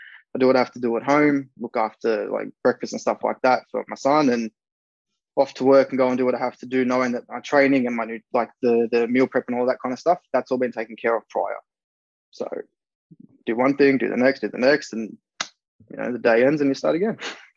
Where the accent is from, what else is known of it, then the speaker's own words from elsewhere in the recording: Melbourne, Victoria, Australia; So I was born in Melbourne. I've been here my entire life.